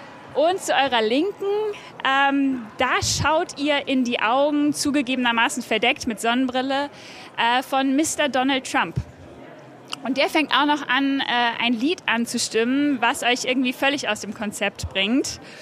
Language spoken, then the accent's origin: German; North Germany, Germany; now in Köln, Germany; Ich bin stolze Norddeutsche, schwedisch im Herzen, in der Welt zu Hause, derzeit stationiert in Köln